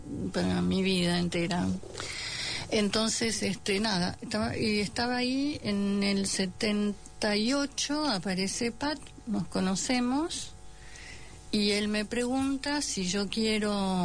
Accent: Córdoba, Argentina; Yo estaba en Mendoza, Yo había pasado toda mi adolescencia en Córdoba, había hecho Bellas Artes en Córdoba, hasta que se cerró Bellas Artes.

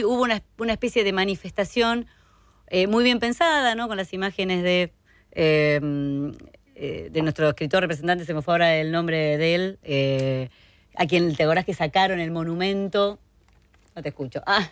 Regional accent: Argentina; no es muy agradable para nosotros que somos argentinos que haya sucedido

